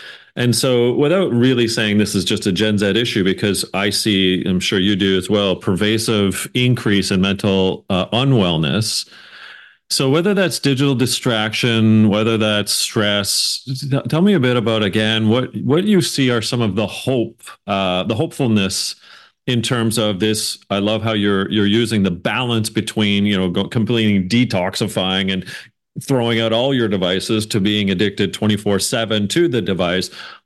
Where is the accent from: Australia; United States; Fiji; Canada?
Canada; I'm Canadian